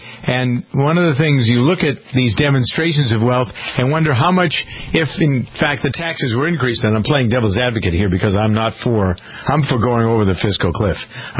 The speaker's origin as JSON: {"language": "English", "town": "Framingham", "region": "Massachusetts", "country": "United States", "tie": "born or raised there", "said": "I know a guy who is starting a little business here in my hometown of Framingham"}